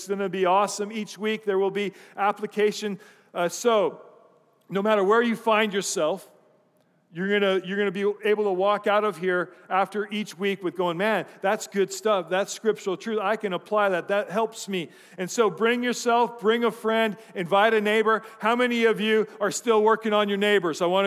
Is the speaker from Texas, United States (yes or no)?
no; Colorado, United States; growing up in Colorado, we would go hiking often up in the mountains